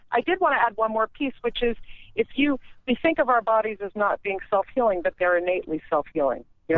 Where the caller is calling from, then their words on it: Los Angeles, California, United States; I live in Tucson. Right now I'm actually in Los Angeles